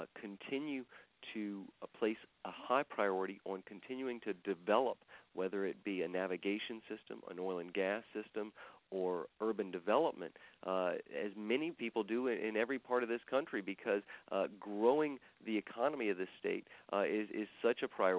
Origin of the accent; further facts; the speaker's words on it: Louisiana, United States; I'm so proud of the fact that I come from Louisiana because it represents a culture and a type of people that lived on a dynamic landscape for centuries.